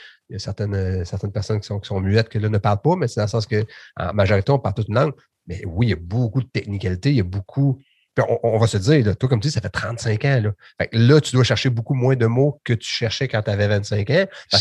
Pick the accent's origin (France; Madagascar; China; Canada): Canada; Quebec; Moi, je suis québécois, ma langue première est française. Je me débrouille en anglais